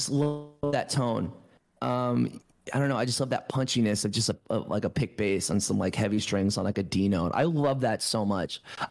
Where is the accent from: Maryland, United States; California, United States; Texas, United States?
Maryland, United States; Frederick; also born or lived in Alaska; I grew up in Alaska, and then I also grew up in Frederick, Maryland. And I'm going to go with Frederick, Maryland. I grew up in Frederick, Maryland from 2004 until 2015.